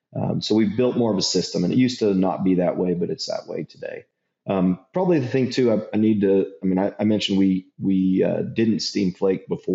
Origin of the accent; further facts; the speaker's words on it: Texas, United States; like as a Texan and the High Plains cattle feeder coming here